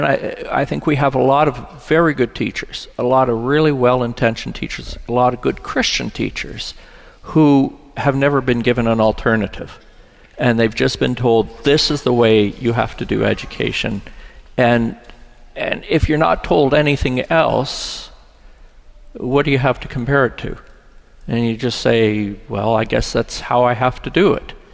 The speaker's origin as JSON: {"language": "English", "country": "Canada", "tie": "born or raised there", "said": "I grew up in Canada"}